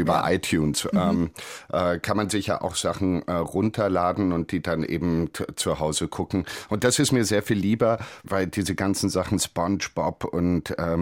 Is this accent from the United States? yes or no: yes; United States; Ich bin halt als Amerikaner tatsächlich mit sehr viel mehr Fernsehen aufgewachsen als vielleicht deutsche Kinder meines Alters.